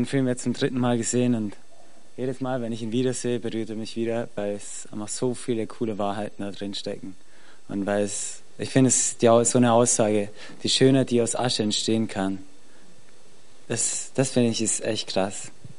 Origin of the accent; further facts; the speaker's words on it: Austria; also born or lived in Switzerland; Ich bin Schweizer, wie gesagt, der in Österreich aufgewachsen ist.